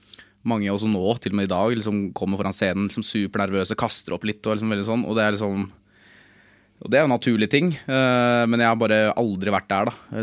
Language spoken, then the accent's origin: Norwegian; Lillestrøm, Akershus, Norway; jeg er jo fra Lillestrøm, jeg er fra gatene